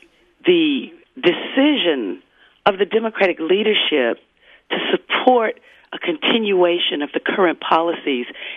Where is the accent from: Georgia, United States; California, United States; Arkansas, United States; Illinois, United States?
Georgia, United States; born there; Well, now, I'm from, you know, I was born in Georgia, and we're not accustomed to this.